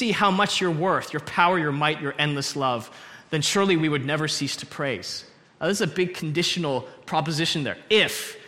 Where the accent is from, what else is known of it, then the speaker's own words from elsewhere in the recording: St. Catharines, Ontario, Canada; I grew up in St. Catharines, and on the drive up to Toronto, you see a cross on the east side of the highway